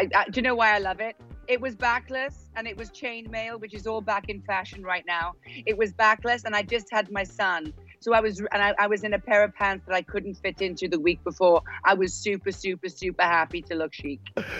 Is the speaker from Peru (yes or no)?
no; Wales, United Kingdom; he's from my home country in Wales